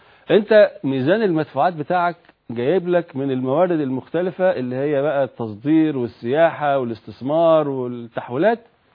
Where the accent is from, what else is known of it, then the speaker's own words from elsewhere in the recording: Egypt; فده فكر احنا عايزين ينتقل لنا كمصريين وكعرب